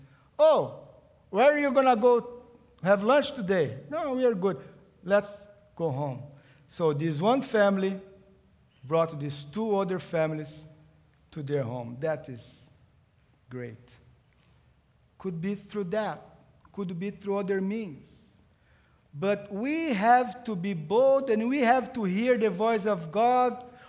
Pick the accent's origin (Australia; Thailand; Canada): Canada; I know I'm Canadian, but I'm not only Canadian.